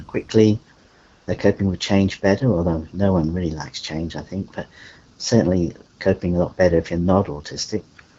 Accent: United Kingdom; now in Warrnambool, Australia; I'm a British psychologist, Australian social worker. I live in Warrnambool in country Victoria, and I'm autistic.

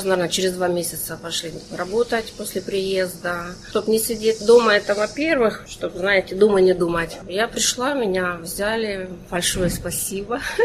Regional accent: Donetsk, Donetsk Oblast, Ukraine; also born or lived in Dnipro; now in Australia; Мы вообще сами из Донецка. В 2014 году мы Донецк покинули, переехали в Днепропетровск.

